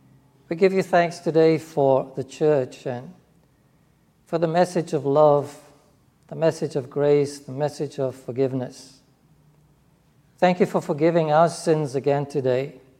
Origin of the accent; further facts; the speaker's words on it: South Africa; moved away as an adult; now in United States; Annalise and I were born and raised in South Africa. And in 1994, we came to the United States with two suitcases and a little less than $1,000 in our pockets.